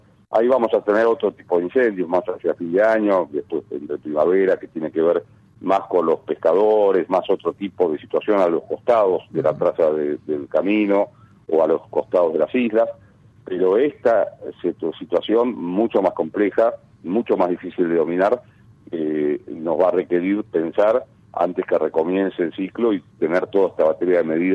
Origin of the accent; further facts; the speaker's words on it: Buenos Aires, Argentina; yo soy porteño